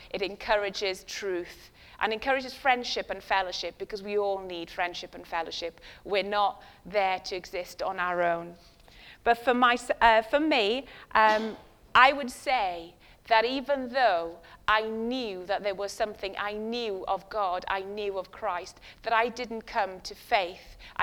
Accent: Wales, United Kingdom; I can say that growing up in West Wales, I was very much a part of a Welsh chapel, and it was a very small Welsh chapel.

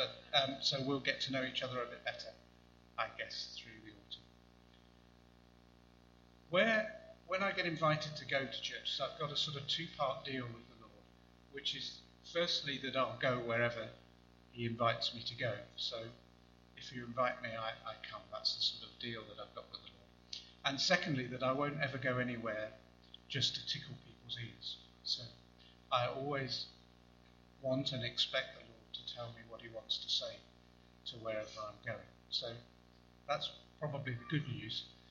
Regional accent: England, United Kingdom; born there; now in Wales; I've lived in Wales for 17 or 18 years, but I'm afraid I'm English by birth.

